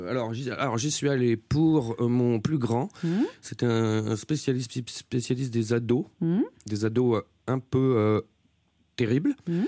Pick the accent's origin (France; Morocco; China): France; Le Creusot, Bourgogne-Franche-Comté; born there; also born or lived in Montceau-les-Mines; je suis né au Creusot, mais j'ai habité à Mont-Soulémine pendant 20 ans.